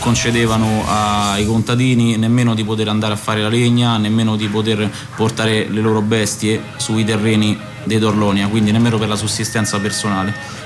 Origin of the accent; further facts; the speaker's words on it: Anguillara Sabazia, Lazio, Italy; Il testo parla di un avvenimento che è accaduto a settembre del 1904 proprio nel mio paese, Anguillara Sabazia.